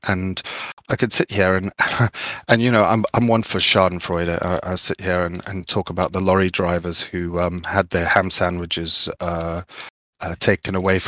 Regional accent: Zimbabwe; Sorry, I grew up in Zimbabwe, and it created a society that was very insular.

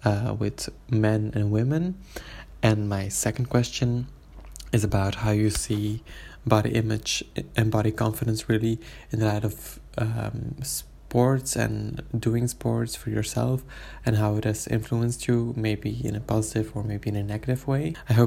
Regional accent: Belgium; English is a second language; now in Netherlands; I'm from Belgium, and I'm currently living in the Netherlands.

